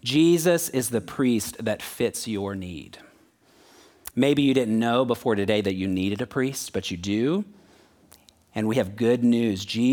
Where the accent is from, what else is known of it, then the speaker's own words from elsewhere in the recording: Florida, United States; also born or lived in Kentucky / Houston; now in Texas; I grew up in Florida, lived in Kentucky, Houston, and then now Texas.